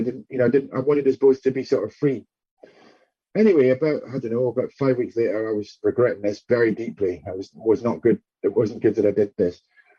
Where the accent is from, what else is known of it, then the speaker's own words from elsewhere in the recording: Scotland, United Kingdom; the one thing I missed was everybody around me being Scottish, the accent.